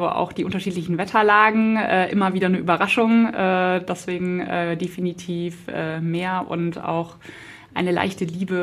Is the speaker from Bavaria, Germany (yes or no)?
yes; Munich, Bavaria, Germany; born there; now in Cologne, Germany; Ich bin eigentlich in München geboren, da hieß es Fasching